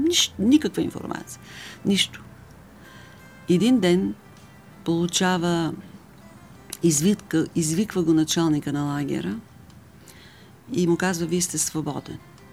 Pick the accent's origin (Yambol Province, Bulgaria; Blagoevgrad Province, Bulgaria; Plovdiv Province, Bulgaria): Blagoevgrad Province, Bulgaria; Razlog; аз съм от Разлог